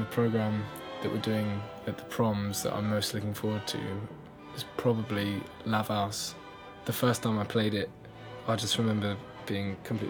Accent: London, United Kingdom; I'm from London

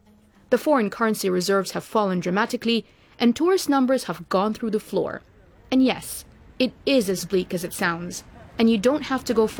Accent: Egypt; And welcome to the cacophony of my home country, Egypt.

